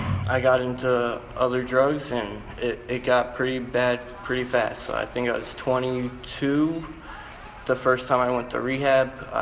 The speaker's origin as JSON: {"language": "English", "region": "Florida", "country": "United States", "tie": "born or raised there", "also_born_or_lived": "New Jersey", "said": "Well, I was born in Jersey. I moved down to Florida when I was in second grade, and during school, I played sports."}